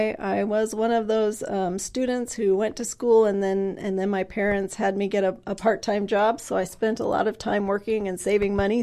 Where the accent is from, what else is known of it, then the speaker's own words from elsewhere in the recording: Red Oak, Iowa, United States; also born or lived in Harlan, Iowa; So I was born in Harlan, Iowa. My family moved to the Red Oak area, in the mid-80s, and then I graduated from high school there.